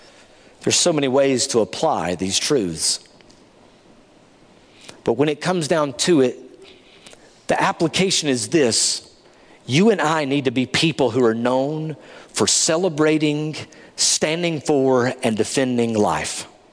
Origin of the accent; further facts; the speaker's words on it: Tennessee, United States; Something like I'd never seen before, and hey, I grew up in East Tennessee.